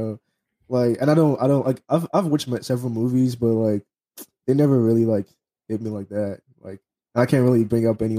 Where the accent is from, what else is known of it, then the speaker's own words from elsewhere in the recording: Lagos, Nigeria; also born or lived in Virginia; now in Dallas, United States; I was born and raised in Nigeria, Lagos, Nigeria. Moved over here a couple of years ago. I lived in Virginia for a little bit, and then later on moved to Texas. I'm currently in Dallas, Texas right now.